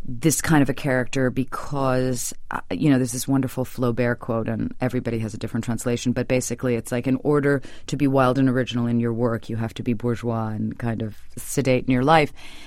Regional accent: New York City, New York, United States; I grew up in New York City in a terribly stable environment

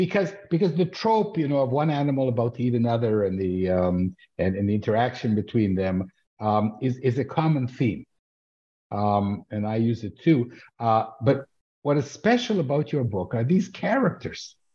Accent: Canada; also born or lived in Israel; even though I'm Canadian-Israeli.

